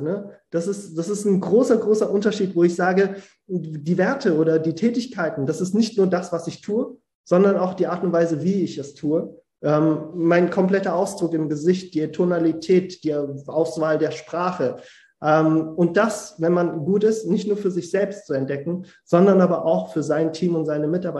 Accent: Frankfurt, Hesse, Germany; Gerade ich hier als Frankfurter mit dem größten Flughafen, einem riesen Bahnhof, einer riesigen Kriminalitätsrate.

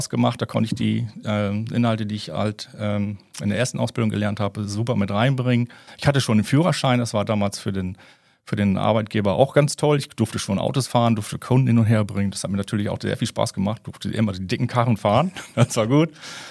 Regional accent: Schöningsdorf, Lower Saxony, Germany; Ja, ich bin Junge von Dörp, komme von Schöningsdörp.

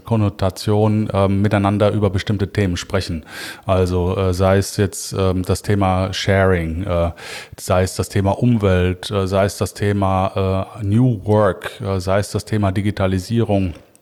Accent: Cologne, North Rhine-Westphalia, Germany; Ja, als Kölner ist natürlich das Kölsche Grundgesetz für mich maßgeblich.

